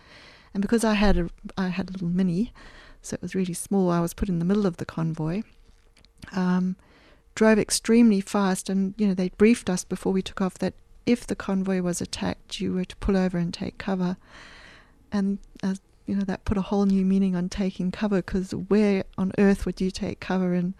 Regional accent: Zimbabwe; that's the other side of growing up in Zimbabwe, is that people really cared about each other

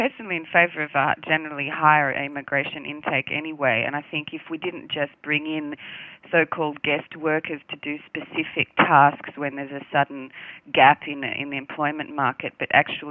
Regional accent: Australia; We don't come from the same culture as our English or British forebears with upstairs, downstairs. We never really had that in Australia, with a servant class in the same on the same kind of level.

